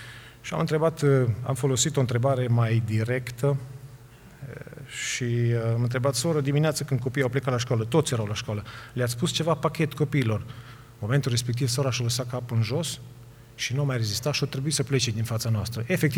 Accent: Romania; Ne aducem noi aminte cei care am crescut în România.

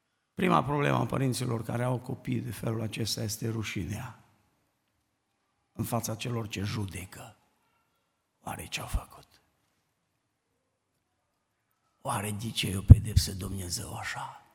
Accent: Romania; Eu sunt român ca voi toți.

